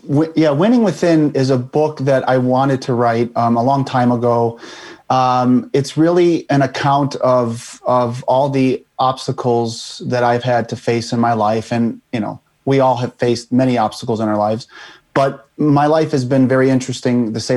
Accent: Illinois, United States; also born or lived in Chicago; I moved from Chicago, Illinois to a suburb on the very day … passed away, August 16th, 1977. I was 5 years old, I believe, at the time.

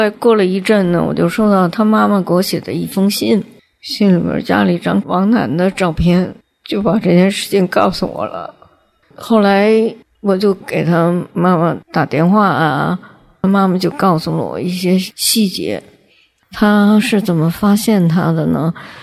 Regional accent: China; now in abroad; 那我当然作为中国人我很关心这个事情。

